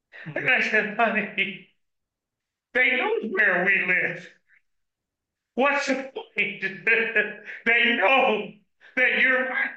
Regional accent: Alabama, United States; born there; I'm a retired history instructor. I was born in Alabama.

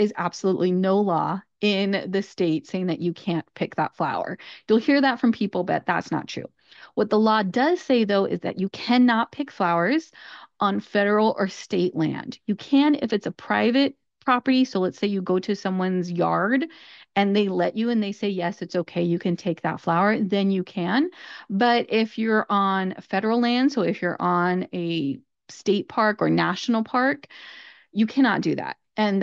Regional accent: California, United States; I hope you learned a little bit about California, my home state, and the state that I love so much.

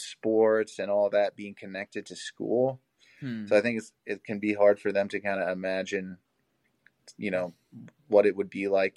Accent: Belgium; So growing up in Belgium was pretty interesting.

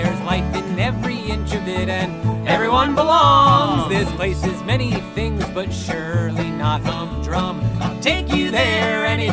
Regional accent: New York City, New York, United States; We're from New York City. This one's called

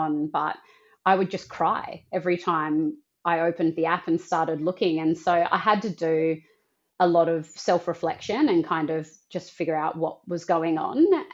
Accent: Perth, Western Australia, Australia; I ended up connecting with this girl from Perth. I'm actually from Perth.

